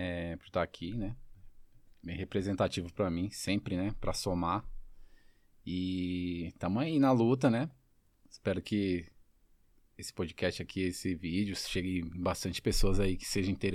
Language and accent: Portuguese; São Paulo, Brazil; Eu sempre costumei dizer que a minha quebrada no Jardim Romano, como você disse, é uma quebrada que sempre foi vista, falada, né?